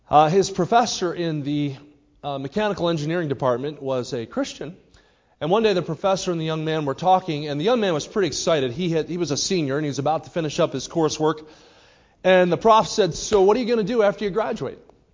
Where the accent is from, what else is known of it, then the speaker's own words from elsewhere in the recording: New Jersey, United States; now in Kansas City, United States; I said, well, I grew up in New Jersey, but I live out in Missouri now, Kansas City.